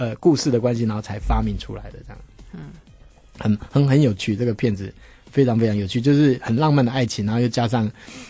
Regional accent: Taiwan; 我们台湾这边不准播这个歌

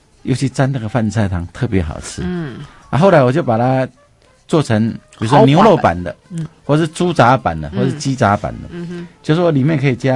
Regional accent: Sichuan, China; 因为我是四川人嘛。

